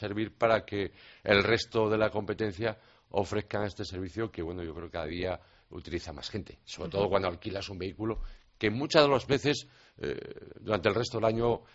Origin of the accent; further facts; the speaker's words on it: Vigo, Galicia, Spain; born there; no es lo mismo aquel ciudadano que vive en mi ciudad natal, como es Vigo, que está lleno de cuestas